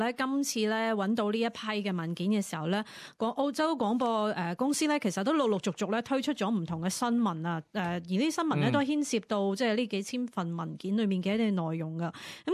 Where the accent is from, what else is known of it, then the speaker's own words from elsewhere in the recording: China; 咁我哋中國人都講咧，即係話家丑不出外傳啦。